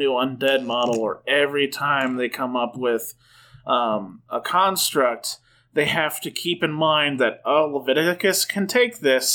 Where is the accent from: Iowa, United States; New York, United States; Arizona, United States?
Iowa, United States; Because we're all from Iowa, except for that one guy.